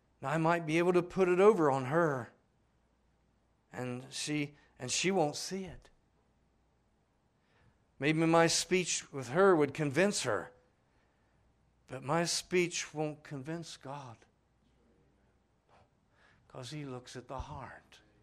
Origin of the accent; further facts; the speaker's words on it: Ireland; That's just my nature, Brother Steve. I'm Irish.